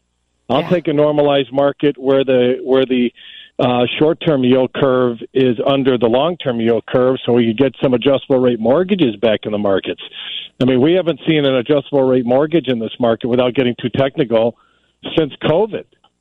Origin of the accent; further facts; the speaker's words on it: Des Plaines, Illinois, United States; I grew up in Des Plaines, went to Maney's High School, was in and out of those homes in Niles every single week or weekend.